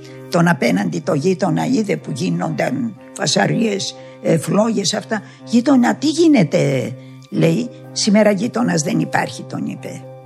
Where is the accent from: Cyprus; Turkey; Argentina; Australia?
Turkey; Istanbul; Γεννήθηκα στην Κωνσταντινούπολη, μεγάλωσα εκεί.